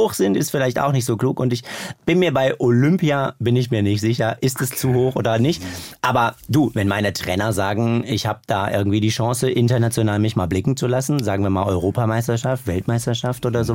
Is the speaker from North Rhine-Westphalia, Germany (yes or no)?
yes; Bochum, North Rhine-Westphalia, Germany; now in Berlin, Germany; ich komme ursprünglich aus Bochum, lebe jetzt aber auch in Berlin zur Hälfte